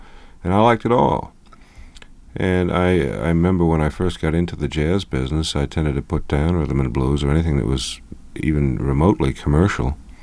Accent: Boston, Massachusetts, United States; I grew up in the Boston area, and at the time, it seemed to me that radio in Boston was very white and middle of the road

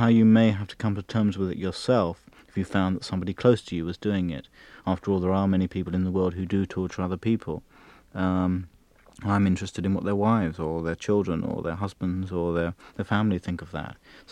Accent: England, United Kingdom; I felt, as an Englishman, in a minority

